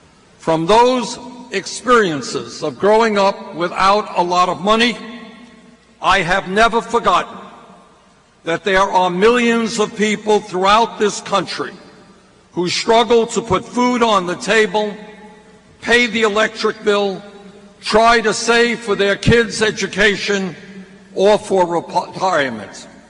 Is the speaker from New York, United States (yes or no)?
yes; Brooklyn, New York, United States; I grew up in Flatbush. And like Senator Schumer, graduated from James Madison High School.